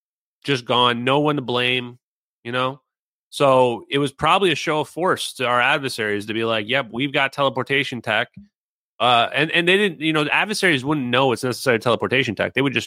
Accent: United States; I'm American. I'm on America's side.

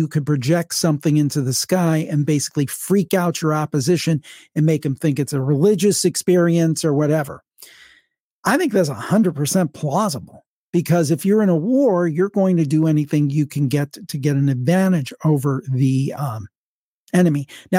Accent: Cleveland, Ohio, United States; he moved to my hometown of Cleveland, and he became safety director.

